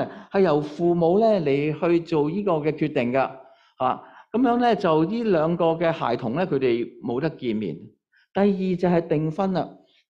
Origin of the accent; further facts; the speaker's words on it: China; 原来呢当时那个犹太人的文化呢，它是呢好像我们中国人这样